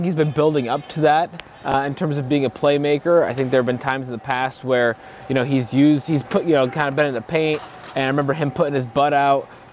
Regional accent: Connecticut, United States; I grew up in Connecticut, and we don't have much in Connecticut in terms of sports teams.

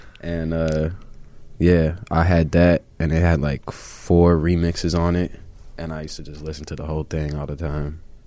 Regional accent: Chicago, Illinois, United States; All right, so I come from Morgan Park, 115th, and Vincennes.

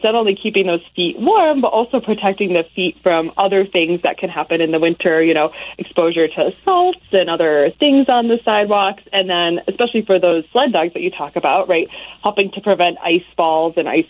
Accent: Rochester, New York, United States; born there; but I was born in Rochester, New York, which does get very cold on Lake Ontario.

